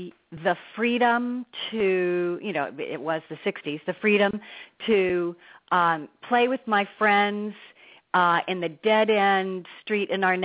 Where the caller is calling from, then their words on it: California, United States; I'm calling from Southern California.